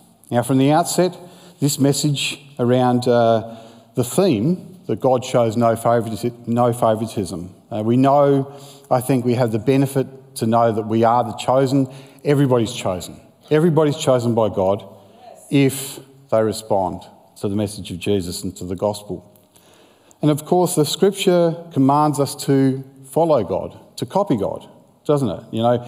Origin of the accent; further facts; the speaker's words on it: Western Australia, Australia; I grew up in the Pilbara and many fishing trips with Dad.